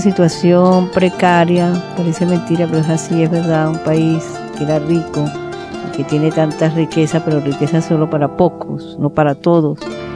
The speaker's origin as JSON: {"language": "Spanish", "country": "Venezuela", "moved": "yes", "said": "ya tenemos 20 años aquí viviendo la Navidad en España, pero hoy recordamos también de donde venimos, de donde partimos un día, que es nuestro país Venezuela. Nosotros somos, tenemos familia italiana también."}